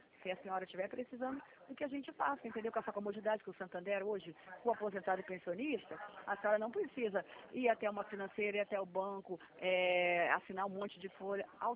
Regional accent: Brazil

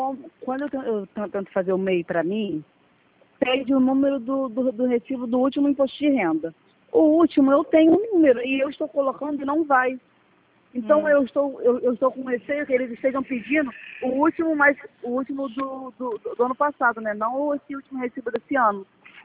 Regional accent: Itaguaí, Rio de Janeiro, Brazil; Sou do município de Itaguaí.

